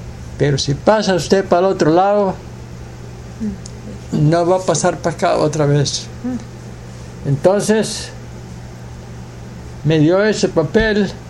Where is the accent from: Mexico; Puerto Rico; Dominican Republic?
Mexico; Tamaulipas; born there; En el estado de Tamaulipas. Uh-huh. El rancho se llamaba Vía Verde, donde yo nací. Era un rancho, no era pueblo.